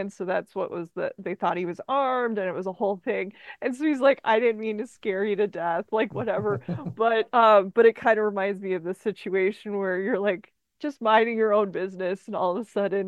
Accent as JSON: {"language": "English", "country": "United States", "said": "being an American, you hear all we have a lot of crime"}